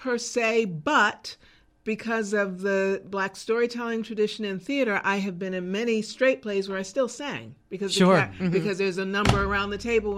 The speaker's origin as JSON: {"language": "English", "town": "Washington", "region": "District of Columbia", "country": "United States", "tie": "born or raised there", "said": "I grew up in Washington, D.C."}